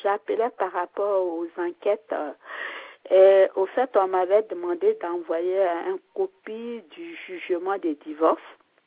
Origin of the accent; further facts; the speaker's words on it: France; je suis française, mais je suis mariée à l'étranger